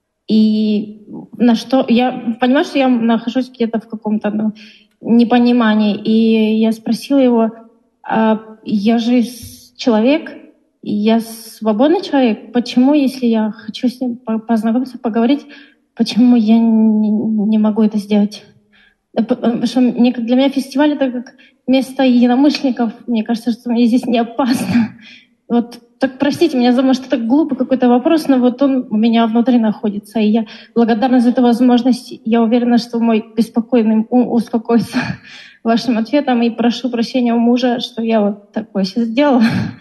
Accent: Sochi, Krasnodar Krai, Russia; я из Сочи.

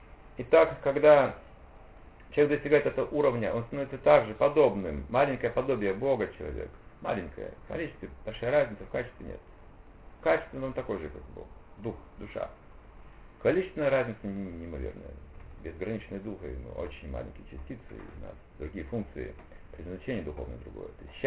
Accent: Kazakhstan; А я просто вот казах.

